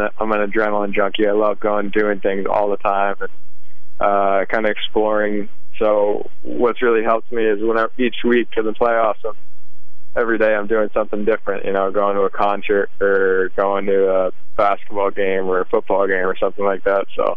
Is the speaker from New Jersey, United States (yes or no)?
yes; New Jersey, United States; especially starting in at the Barclays in Jersey, pretty much my hometown.